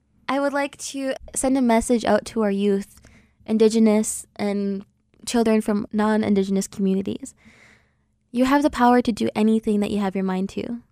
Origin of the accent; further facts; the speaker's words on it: United States; I feel all the more proud that I am Native American and that I'm enrolled in Lehtik Band of Ojibwe, and I'm a U.S. citizen